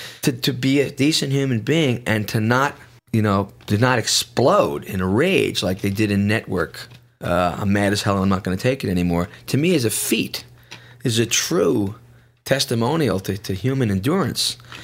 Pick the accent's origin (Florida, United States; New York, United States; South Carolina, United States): New York, United States; which I've been seeing happen for quite a long time because I'm from New York.